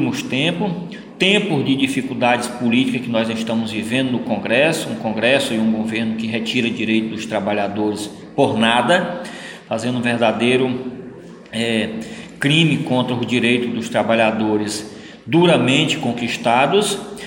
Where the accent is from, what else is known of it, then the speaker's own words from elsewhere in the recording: Ceará, Brazil; Eu que sou do Ceará